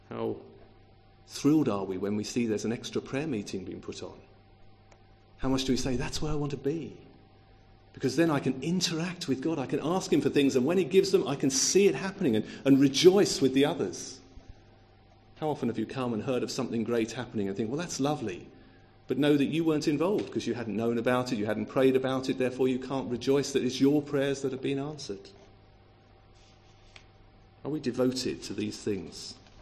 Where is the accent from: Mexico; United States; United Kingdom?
United Kingdom; We're so British, and even a handshake sometimes feels like we're crowding our space a bit, isn't it?